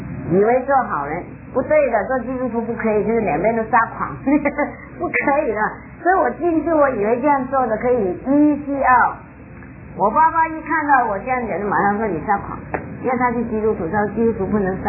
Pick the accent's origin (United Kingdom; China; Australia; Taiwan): China; Chaozhou, Guangdong; 因为我是潮州人，因为潮州人男人是大的嘛